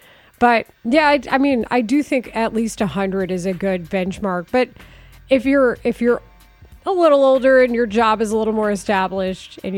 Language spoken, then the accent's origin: English; the South, United States; Growing up in the South, like, cash in envelopes was not a thing.